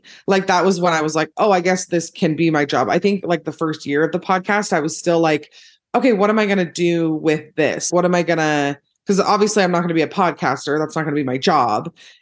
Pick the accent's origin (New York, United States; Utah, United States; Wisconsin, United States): Utah, United States; I host The Bad Broadcast, which is a podcast. I'm from Utah. I was raised here. I'm the youngest of eight kids.